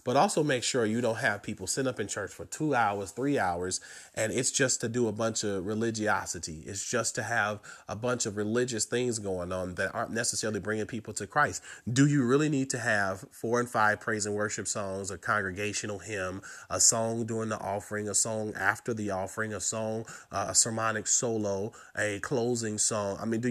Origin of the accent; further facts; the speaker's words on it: Chicago, Illinois, United States; And I'm from Chicago, the home of the church choir. I am from the place where we have amazing people like … and, you know, the such.